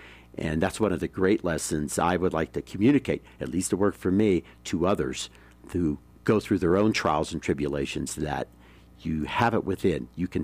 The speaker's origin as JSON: {"language": "English", "region": "Pennsylvania", "country": "United States", "tie": "born or raised there", "said": "I started off as a boy growing up outside of Pittsburgh, Pennsylvania"}